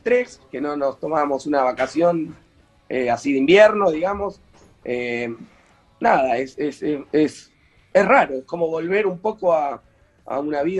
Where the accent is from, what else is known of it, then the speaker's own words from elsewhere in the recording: Ramos Mejía, Buenos Aires Province, Argentina; born there; Yo nací en Ramos Mejía y bueno, hoy vivo en el Gran Buenos Aires.